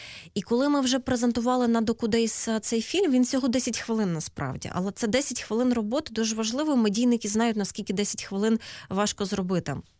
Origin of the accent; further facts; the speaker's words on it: Mariupol, Donetsk Oblast, Ukraine; якби я не потрапила на телебачення в моєму рідному місті Маріуполь Донецької області